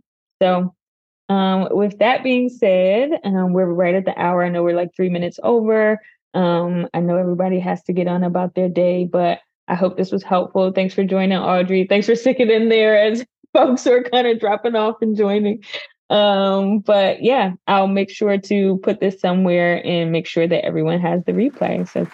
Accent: Philadelphia, Pennsylvania, United States; I'm from Philly, you know, and just thought I could do it, right?

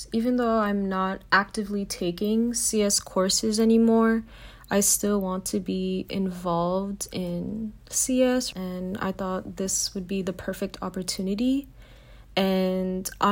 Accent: West Palm Beach, Florida, United States; I'm from West Palm Beach, Florida.

